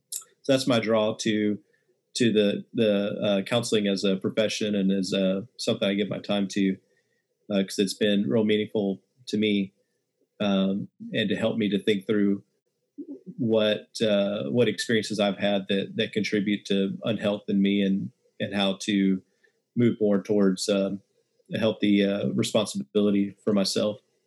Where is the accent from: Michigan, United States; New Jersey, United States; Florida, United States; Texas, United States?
Texas, United States; I grew up in West Texas, and real small town. You know, we didn't even have like a stoplight in the town, and didn't have locks on our lockers.